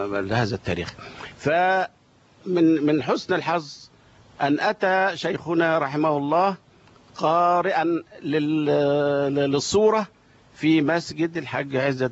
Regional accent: Kafr Atla Salama, Sharqia Governorate, Egypt; في قريتي، قرية كفر عطلة سلامة مركز زقازيق محافظة الشرقية.

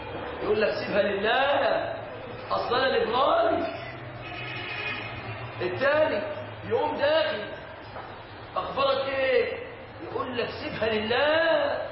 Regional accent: Mansoura, Dakahlia, Egypt; انا فلاح من المنصورة

